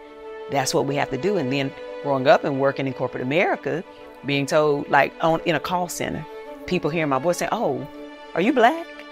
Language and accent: English; Eden, North Carolina, United States; I'm enough just as I am from Eden, North Carolina.